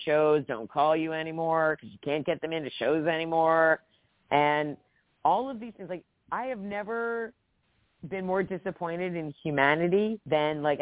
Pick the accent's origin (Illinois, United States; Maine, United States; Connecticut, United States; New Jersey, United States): New Jersey, United States; I mean, I grew up with people who talk like the guys on The Sopranos. I grew up in Jersey around.